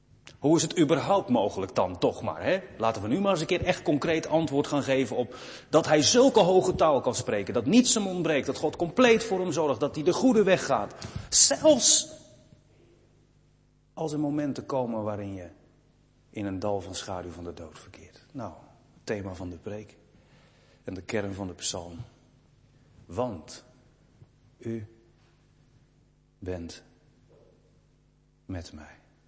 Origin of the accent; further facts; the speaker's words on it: Veenendaal, Utrecht, Netherlands; born there; Toen stond hij in Veenendaal, mijn geboorteplaats.